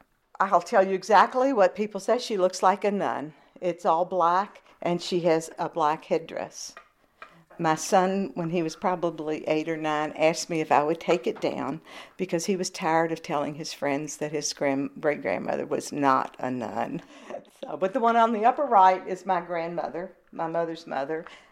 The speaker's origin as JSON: {"language": "English", "town": "Lexington", "region": "Kentucky", "country": "United States", "tie": "born there", "said": "I was born in Lexington, Kentucky, 1945."}